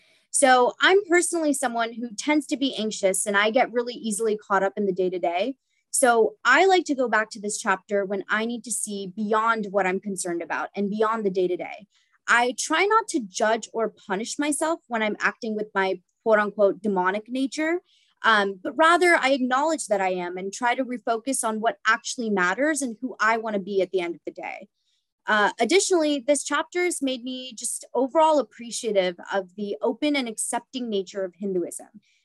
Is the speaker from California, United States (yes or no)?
no; Cary, North Carolina, United States; now in Atlanta, United States; I was raised in Cary, North Carolina. So I grew up going to the HSNC Temple in Morrisville and really consider it a huge part of my life.